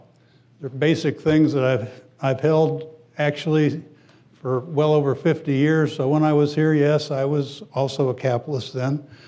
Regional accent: Golden, Colorado, United States; I grew up in Golden, obviously, Golden, Colorado, which is a lazy town about 15 miles west, due west of Denver, right in the foothills. Had a wonderful childhood growing up there.

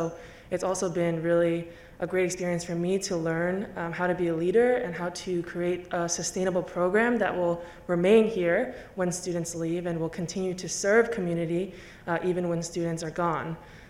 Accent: New York City, New York, United States; I'm a junior in the ILR school. I'm originally from Queens, New York City

